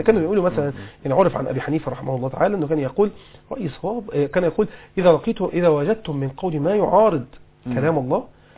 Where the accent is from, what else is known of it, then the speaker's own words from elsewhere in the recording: Egypt; أنا بحب المصريين، أنا مصري بحب المصريين